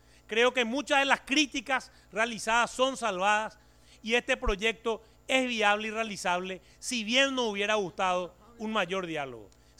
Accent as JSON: {"language": "Spanish", "country": "Paraguay", "said": "es nuestro deber como diputados paraguayos"}